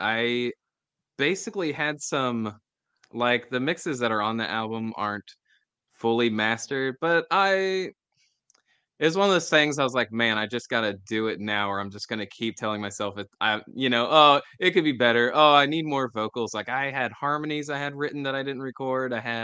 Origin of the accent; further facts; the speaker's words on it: Kentucky, United States; now in Louisville, United States; I grew up in Northern Kentucky, but I've lived in the Louisville area about 12 years